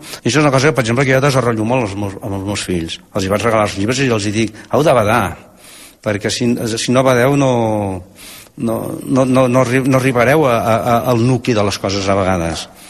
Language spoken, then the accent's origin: Catalan; Catalonia, Spain; now in New York, United States; jo parlo de Catalunya a Nova York. Jo soc més català que ningú